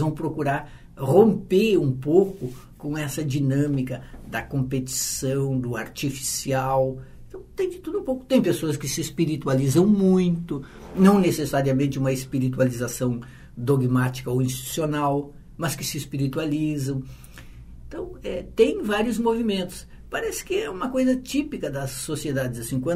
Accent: Santana do Livramento, Rio Grande do Sul, Brazil; Eu vim do interior de Santana do Livramento. Caminhar lá é uma coisa quase esdrúxula.

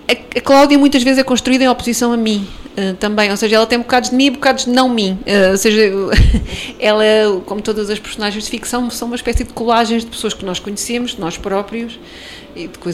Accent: Lisbon, Portugal; eu vivi em Lisboa, nasci em Lisboa, e os meus pais eram de duas aldeias, no norte de Portugal, e eu ia à aldeia nas férias

